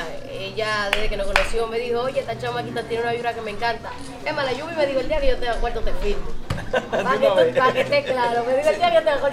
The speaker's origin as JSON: {"language": "Spanish", "town": "Jarabacoa", "region": "La Vega", "country": "Dominican Republic", "tie": "born or raised there", "said": "En Jarabacoa he sido profeta en mi tierra, gracias a Dios."}